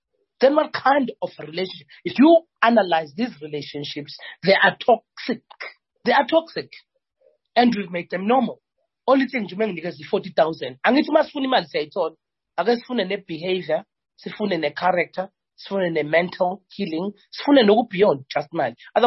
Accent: South Africa; And because I travel and I've understood how much we've sold ourselves so cheap as South African women.

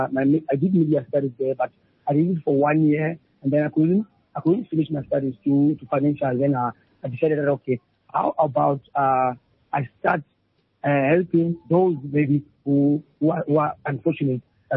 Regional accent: Bloemfontein, Free State, South Africa; English is a second language; also born or lived in Eastern Cape; I was born in Eastern Cape, Hummelumtown, Ekurhuleni. Then I grew up in Bloemfontein. I did my schooling at Bloemfontein.

